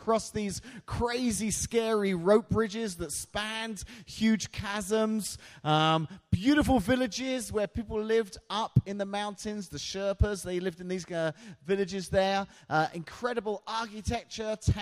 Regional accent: Washington, Illinois, United States; I'm a friend of Ben and Joe's, and I've been here a few times. Love coming here. I come all the way from Washington, Illinois, which you probably figured out from the accent.

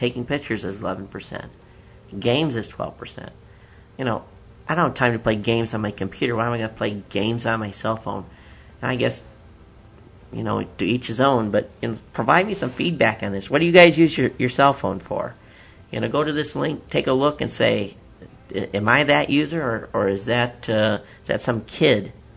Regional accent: Hawaii, United States; Now, I'm from Hawaii. We never change our time.

